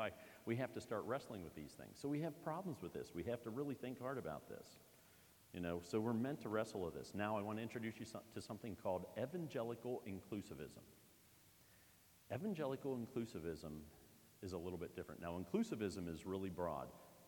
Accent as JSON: {"language": "English", "town": "Chambersburg", "region": "Pennsylvania", "country": "United States", "tie": "born or raised there", "said": "You know, I grew up in Chambersburg in a Christian community with a Christian family, so I'm a Christian. Growing up, I didn't even know any Muslims, Buddhists, Hindus."}